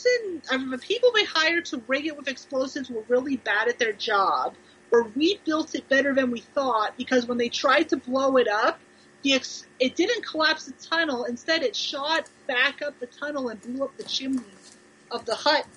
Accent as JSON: {"language": "English", "region": "Ohio", "country": "United States", "lives_now": "Kentucky, United States", "said": "I'm from Ohio, actually, but..."}